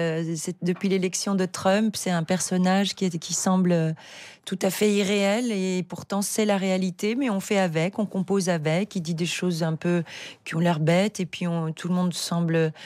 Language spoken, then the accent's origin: French; Belgium; Je suis belge, alors je ne la demande pas